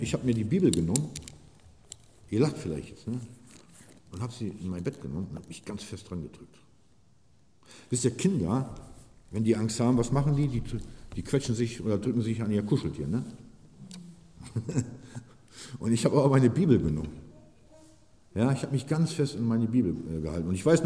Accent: Buchholz, Germany; in Buchholz, da wo ich herkomme, wir haben jedes Jahr Stadtlauf

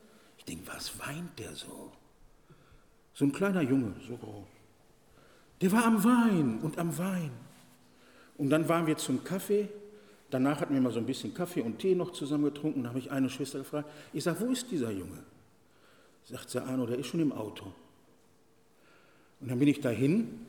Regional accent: Gelsenkirchen, North Rhine-Westphalia, Germany; Ich komme aus Gelsenkirchen

